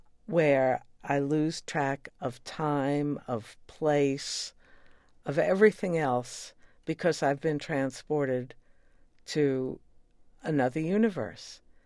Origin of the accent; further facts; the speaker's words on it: Brooklyn, New York, United States; it was pointed out to me that growing up in Brooklyn, there wasn't much opportunity.